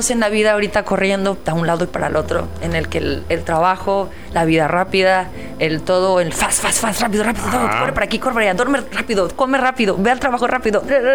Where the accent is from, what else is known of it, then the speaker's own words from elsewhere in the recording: Alvarado, Veracruz, Mexico; Cuando estaba en mi pueblito, en Alvarado, y yo soñaba en ser bailarina